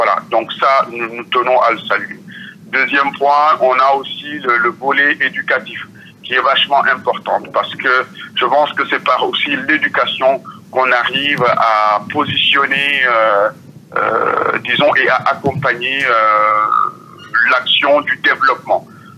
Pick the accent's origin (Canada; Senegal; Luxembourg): Senegal; voilà, en tant que Sénégalais.